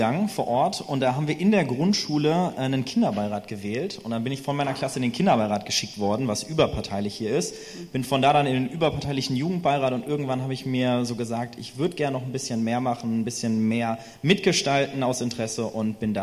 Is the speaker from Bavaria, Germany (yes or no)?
no; Niederhöchstadt, Hesse, Germany; Ich bin 21 Jahre alt. Ich komme aus Niederhöchstadt hier, also lokal angereist.